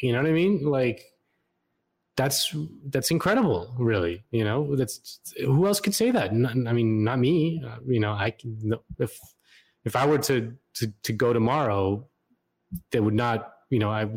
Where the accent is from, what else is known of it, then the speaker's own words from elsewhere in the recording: Florida, United States; She's from my home state of Florida.